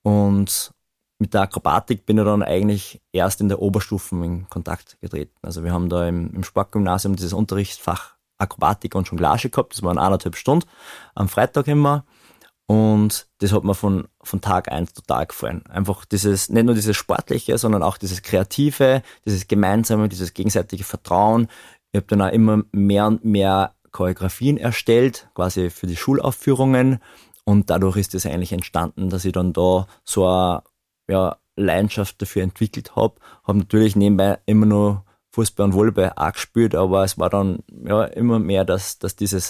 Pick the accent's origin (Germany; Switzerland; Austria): Austria; Linz, Upper Austria; Und so bin ich dann in Österreich, bin ein gebürtiger Linzer, in Österreich aufgewachsen mit Wiener Schnitzel und Co.